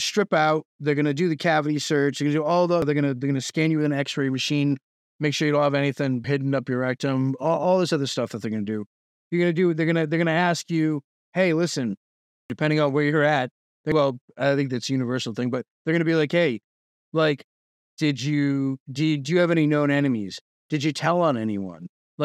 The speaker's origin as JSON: {"language": "English", "town": "Boston", "region": "Massachusetts", "country": "United States", "said": "if I'm from Mass, I'm a Boston guy"}